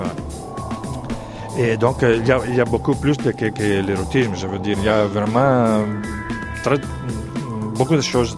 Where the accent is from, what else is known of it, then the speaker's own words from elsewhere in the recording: Italy; Comme je suis italien, je ne me permets pas de juger